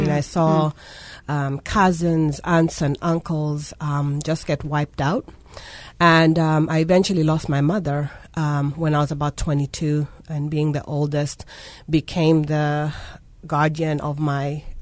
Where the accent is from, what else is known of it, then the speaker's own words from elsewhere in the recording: Kitwe, Copperbelt, Zambia; Yes, I was born in Zambia, a little town called Kitwe.